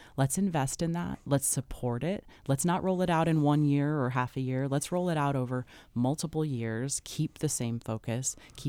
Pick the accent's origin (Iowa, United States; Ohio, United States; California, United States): California, United States; Long Beach; You know, I grew up in Long Beach, California, and I went to public school there.